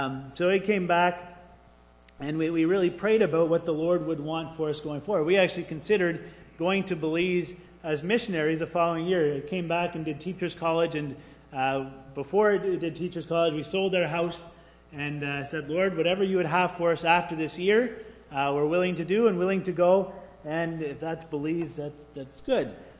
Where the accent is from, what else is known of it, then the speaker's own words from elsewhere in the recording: Renfrew, Ontario, Canada; She was from there. I'm from Renfrew.